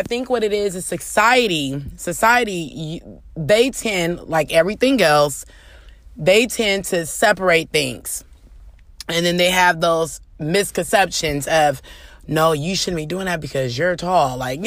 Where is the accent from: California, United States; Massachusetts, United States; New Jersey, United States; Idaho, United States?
California, United States; Oakland; I'm from Oakland. So, of course, I love the Warriors